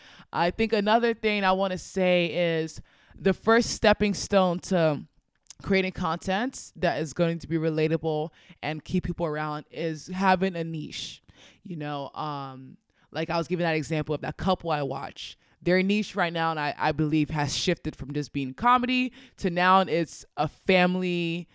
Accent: Nigeria; is I'm a Nigerian woman. I just love my culture. I love my food. I love my dances.

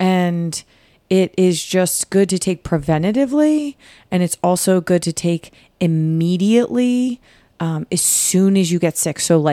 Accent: United States; Yeah, because we're American and Americans use elderberries.

